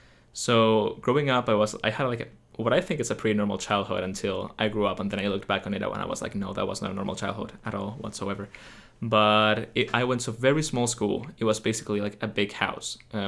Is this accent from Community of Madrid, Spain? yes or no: yes; Madrid, Community of Madrid, Spain; So, I grew up in Madrid, in Spain. It's a very hard place to describe in many ways.